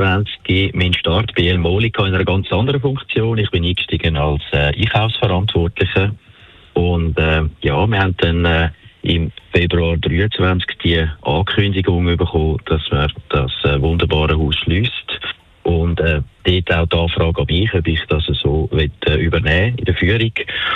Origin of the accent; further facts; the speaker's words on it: Zurich, Switzerland; born there; ich bin in Zürich geboren.